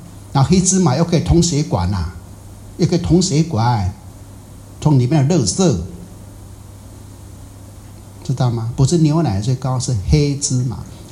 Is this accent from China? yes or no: no; Taiwan; 我台湾人说